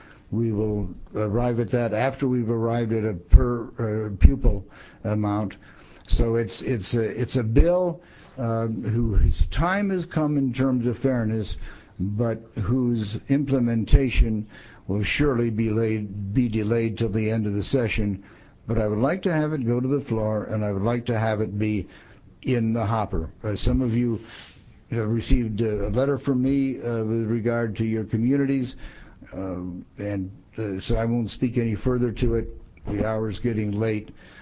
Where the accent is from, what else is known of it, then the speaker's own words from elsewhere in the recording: Rapid City, South Dakota, United States; I'm from Pennington County in the beautiful Black Hills, District 32, the eastern half of one of the finest cities in the nation, Rapid City, South Dakota.